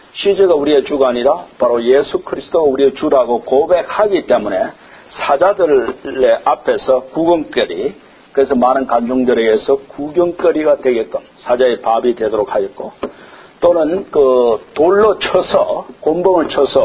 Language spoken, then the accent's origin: Korean; South Korea; 내가 원해서 어떤 한국인으로 태어난 것도 아니고